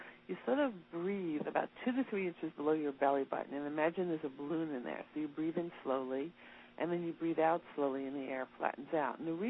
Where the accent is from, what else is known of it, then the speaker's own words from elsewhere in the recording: New York, United States; born there; now in Los Angeles, United States; I'm living in L.A. now, although I'm a New Yorker by birth